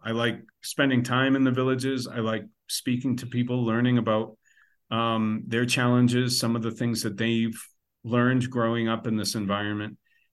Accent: United States; I'm from the United States, primarily working in Africa.

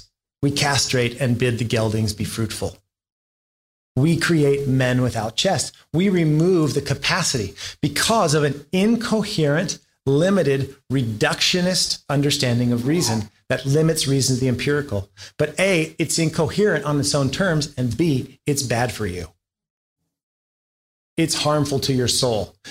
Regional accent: United States; It's okay. I'm American. I'll solve your problems.

